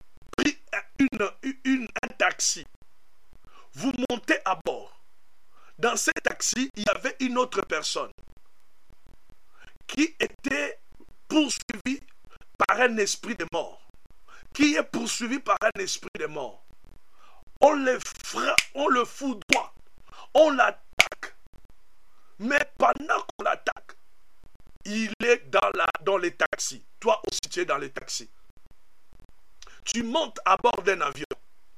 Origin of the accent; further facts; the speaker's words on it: DR Congo